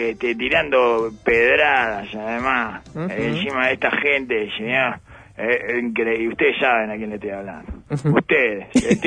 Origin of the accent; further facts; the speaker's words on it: Uruguay; Soy un chimentero uruguayo.